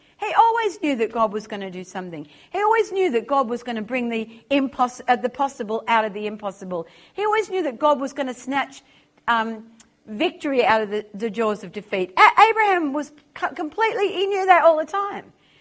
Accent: England, United Kingdom; You know, as English people, as a nation, there's that thing in our lives that we call to go forward

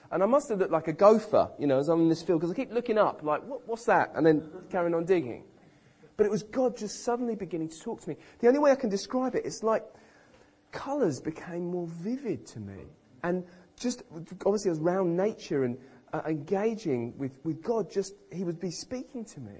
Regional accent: United Kingdom; So I don't speak very many foreign languages at all. I'm typically British.

